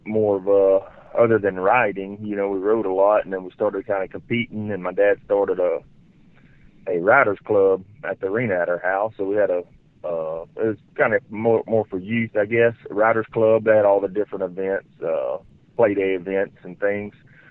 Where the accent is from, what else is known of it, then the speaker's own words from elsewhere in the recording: Sulphur, Louisiana, United States; We grew up here in Sulphur, right outside of Lake Charles, I guess.